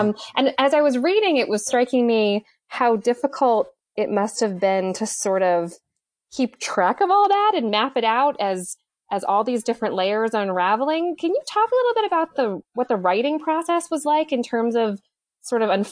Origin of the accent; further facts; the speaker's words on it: Westport, Massachusetts, United States; It's set in Little Compton, which is right next door to where I grew up. I grew up in Westport, Mass.